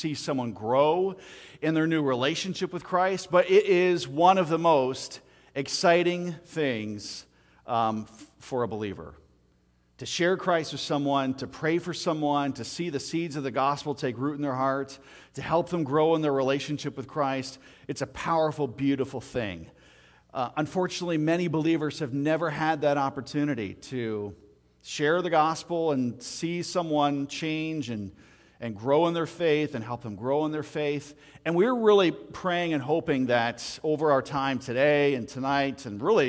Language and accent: English; Canada; moved away as an adult; now in New Jersey, United States; So when I moved from Canada, I'm a native Canadian, lived there almost my entire life.